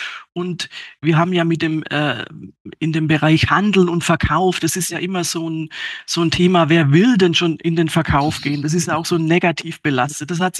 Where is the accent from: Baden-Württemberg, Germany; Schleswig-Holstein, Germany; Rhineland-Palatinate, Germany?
Baden-Württemberg, Germany; Also ich bin tatsächlich auch im Schwabenland im elterlichen Einzelhandel aufgewachsen.